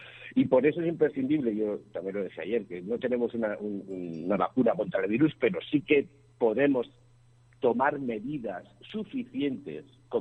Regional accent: Spain

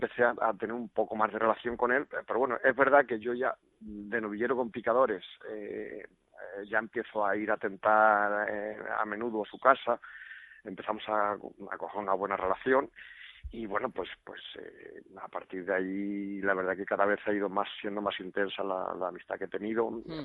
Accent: Seseña, Castilla-La Mancha, Spain; Porque Bajín ya está en el término municipal de Seseña, que es mi pueblo.

